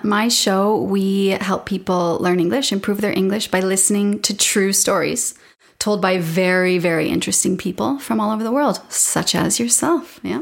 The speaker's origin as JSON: {"language": "English", "country": "Canada", "tie": "born or raised there", "said": "I am from Canada. I'm actually... This is what I grew up looking at, these mountains, the Rocky Mountains."}